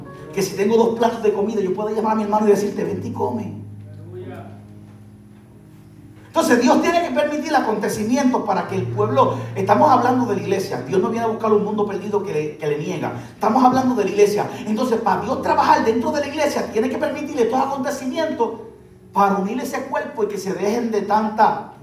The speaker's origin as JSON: {"language": "Spanish", "country": "Puerto Rico", "said": "vamos a hablar de Puerto Rico porque somos puertorriqueños."}